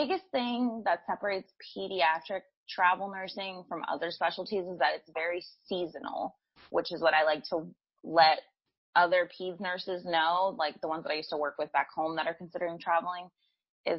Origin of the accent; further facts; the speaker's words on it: Atlanta, Georgia, United States; I'm originally from Atlanta, so I drove from Atlanta to San Diego for my first assignment